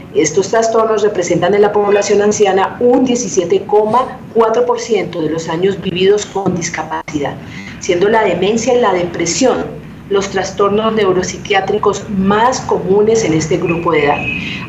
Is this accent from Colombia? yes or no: yes; Colombia; El 48%, por ejemplo, de los adultos mayores están en pobreza en un país como nosotros, como el colombiano.